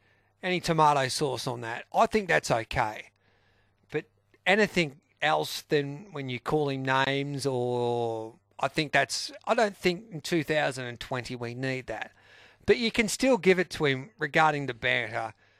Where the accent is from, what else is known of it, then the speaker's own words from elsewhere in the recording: Mildura, Victoria, Australia; So I went back to my hometown at Mildura, and I probably thought I was better than I was.